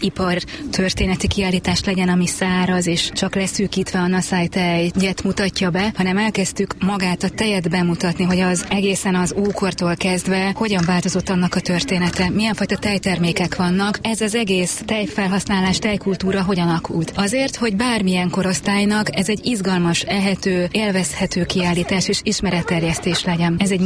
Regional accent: Miskolc, Borsod-Abaúj-Zemplén, Hungary; én miskolci vagyok

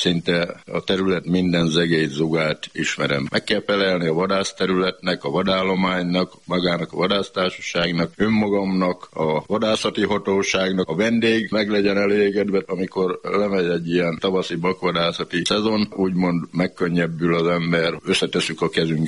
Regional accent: Kék, Szabolcs-Szatmár-Bereg, Hungary; born there; Kéken születtem, Hajzert anyán, beleszülettem a természetbe.

